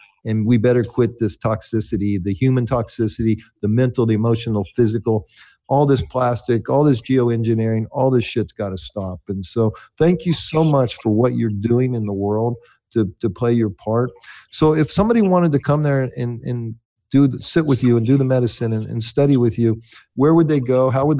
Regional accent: United States; born there; I was born white in America in the 50s, okay?

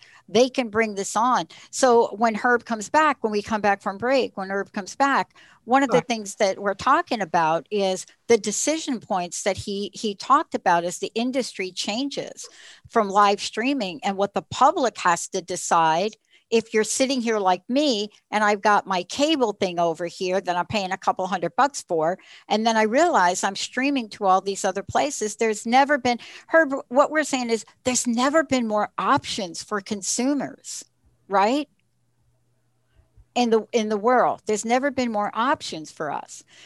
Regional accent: Bronx, New York, United States; If you were looking for me and you couldn't find me, I'm a kid from the Bronx, New York.

